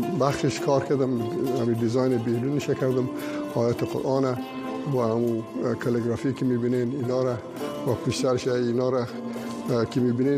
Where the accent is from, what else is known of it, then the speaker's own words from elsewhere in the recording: Afghanistan; یک احساس بدهی برای وطنم داشتیم به مناسبت کارهایی که در افغانستان کردن